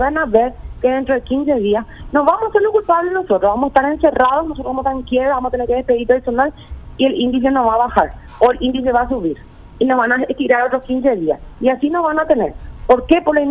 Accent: Paraguay; Todos somos ciudadanos paraguayos.

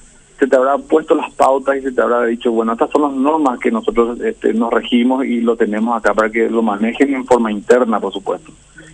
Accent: Paraguay; somos paraguayos antes que nada

